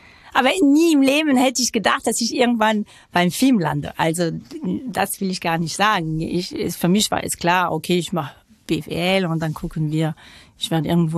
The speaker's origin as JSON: {"language": "German", "town": "Saint-Denis", "region": "Île-de-France", "country": "France", "second_language": "German", "said": "Also ich komme auch nicht auch direkt aus Paris, sondern ich komme aus Saint-Denis. Das ist eine kleinere Stadt. Und die nennt man in Frankreich, die gehört zu den Banlieues sozusagen."}